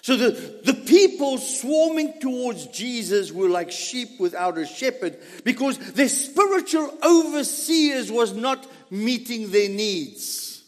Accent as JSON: {"language": "English", "country": "South Africa", "tie": "born or raised there", "said": "Growing up in South Africa and going to one of the greatest national parks in the country"}